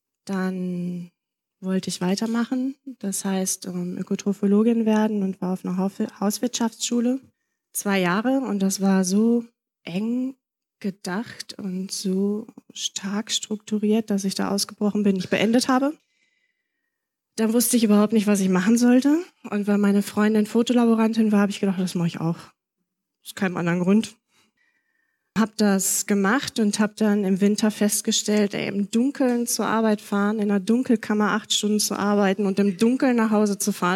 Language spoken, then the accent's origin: German; Bottrop, North Rhine-Westphalia, Germany; Ich wurde geboren in Bottrop. Das ist 20 Kilometer von hier. Auch im Ruhrgebiet. Bin aufgewachsen in einer Brennpunktsiedlung, war auch an einer Brennpunktschule, überwiegend mit Heimkindern.